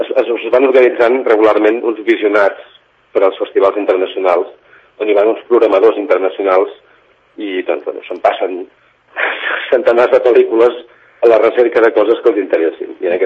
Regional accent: Vic, Catalonia, Spain; jo quan era petit i vivia a Vic

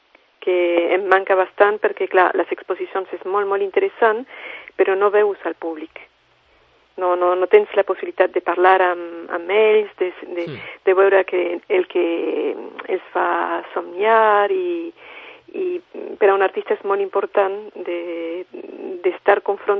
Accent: France; Catalan is a second language; now in Spain; Jo soc francesa i quan vivia allí sempre feia un taller portes obertes al final de cada any.

